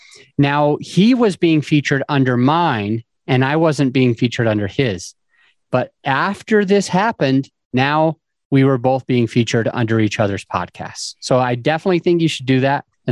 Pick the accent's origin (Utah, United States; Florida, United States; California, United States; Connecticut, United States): Utah, United States; hey, I'm originally from Utah.